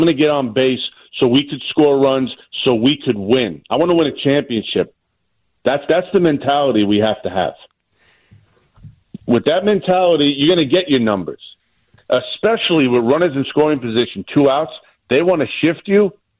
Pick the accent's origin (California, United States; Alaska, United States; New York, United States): New York, United States; Staten Island; and raised in Staten Island.